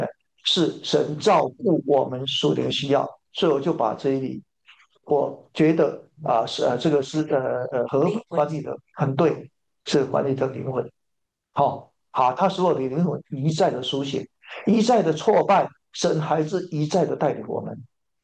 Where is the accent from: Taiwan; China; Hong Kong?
Taiwan; southern Taiwan; moved away as an adult; now in United States; 我来美国之前，我以前在台湾出生，然后呢，到我出生在南部，然后就北部念大学，来美国留学，大家都差不多这样。我一共搬了15次家了